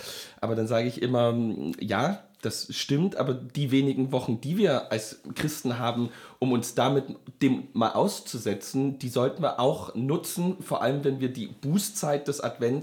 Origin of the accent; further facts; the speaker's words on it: Dresden, Saxony, Germany; born there; Ich bin in Dresden geboren